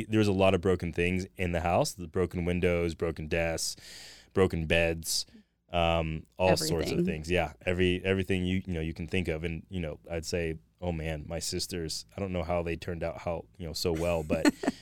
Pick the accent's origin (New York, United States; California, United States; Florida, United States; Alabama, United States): California, United States; Thousand Oaks; I grew up in California, raised in Thousand Oaks. I was raised in a single parent home with my mom, and I was one out of five kids.